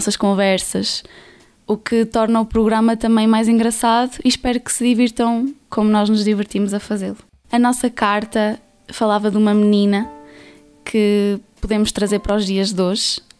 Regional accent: Covilhã, Centro, Portugal; tenho 20 anos, sou da Covilhã

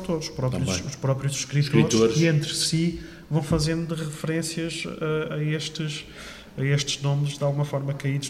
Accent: Rio Maior, Santarém, Portugal; eu sou de Rio Maior, agora cidade, portanto, à época ainda não era

